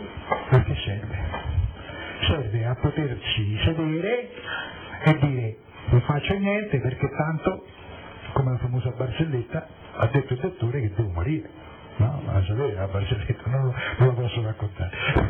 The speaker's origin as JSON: {"language": "Italian", "town": "Rome", "region": "Lazio", "country": "Italy", "said": "e io come romano non me l'asciugo con semplicemente tanto sono passati tanti secoli."}